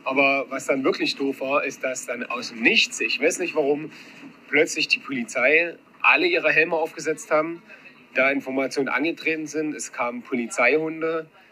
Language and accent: German; Weimar, Thuringia, Germany; now in Potsdam, Germany; Wir sind Potsdamer, ich bin Exil-Weimarer und wohne schon ewig in Potsdam.